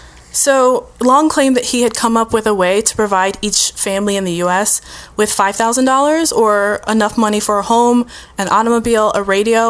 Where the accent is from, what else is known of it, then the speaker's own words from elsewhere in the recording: Ohio, United States; I have Googled him so many times because I always forget his name, and I'm from Ohio.